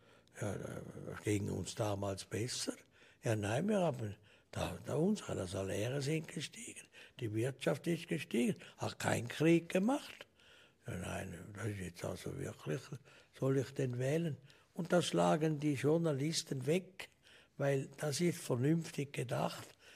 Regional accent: Switzerland; Ich bin Schweizer

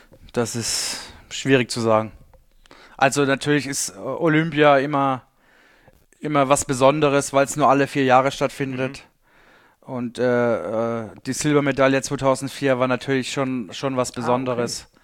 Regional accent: Heidelberg, Baden-Württemberg, Germany; Mein Zuhause, ja, also ist schon Heidelberg mein Zuhause. Wir haben dort auch noch ein Haus

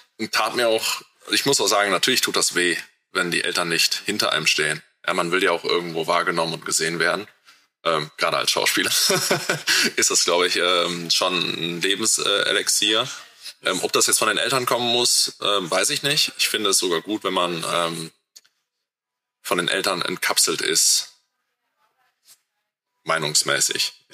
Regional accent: Düren, North Rhine-Westphalia, Germany; Also ich bin auf landwirtschaftlichen Betrieb in Düren groß geworden mit vier Brüdern.

